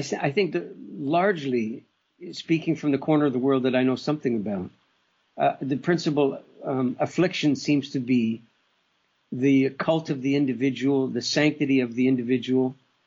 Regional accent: Canada; born there; You know, I was born in Canada, and I'm very grateful for that.

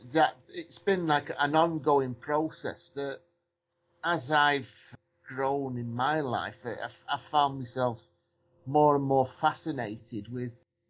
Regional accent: Warrington, North West England, United Kingdom; Yeah, I come from a council estate in my hometown, Warrington. I grew up really, really poor, to be honest.

